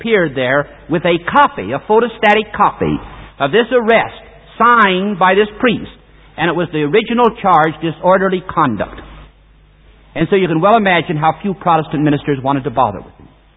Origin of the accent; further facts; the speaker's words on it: United States; As an American, I hate communism.